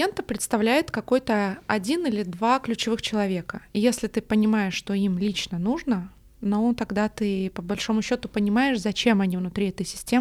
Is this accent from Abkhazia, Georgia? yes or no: no; Tbilisi, Georgia; Я из Грузии родом, из Тбилиси. Мы жили в таком многонациональном большом доме, где все очень активно общались.